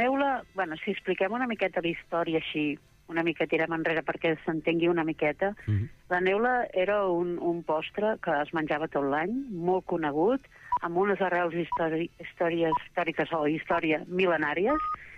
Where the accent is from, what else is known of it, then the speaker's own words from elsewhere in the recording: Mataró, Catalonia, Spain; I aquí a Mataró, per exemple, que som de Mataró